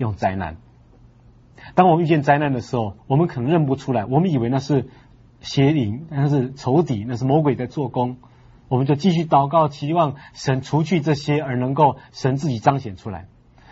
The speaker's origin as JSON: {"language": "Chinese", "country": "China"}